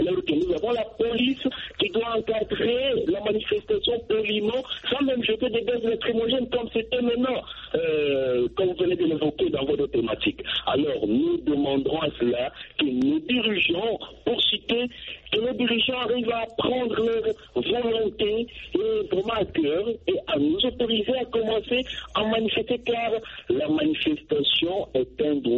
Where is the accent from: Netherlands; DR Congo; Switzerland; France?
DR Congo; Comprenez, comme si chez nous, en RDC, la Constitution prend dans son article 67